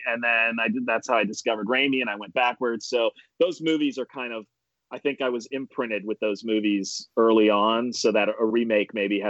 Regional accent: Florida, United States; But, you know, I grew up in Florida, not in New York or Hollywood or any media center.

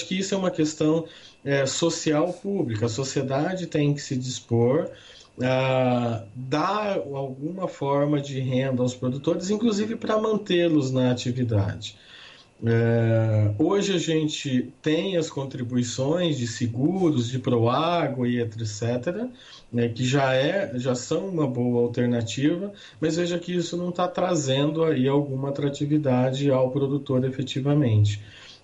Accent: Assis Chateaubriand, Paraná, Brazil; Eu sou de uma cidade do Paraná, Chateaubriand, que lá na década de 80 era a capital nacional do trigo.

